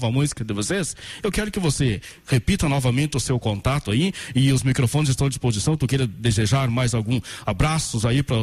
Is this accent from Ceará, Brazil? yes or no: no; Redentora, Rio Grande do Sul, Brazil; eu sou daqui e falo com orgulho da minha princesa da região celeiro, a nossa querida Redentora, né? Eu falo com orgulho, nós somos aqui de Redentora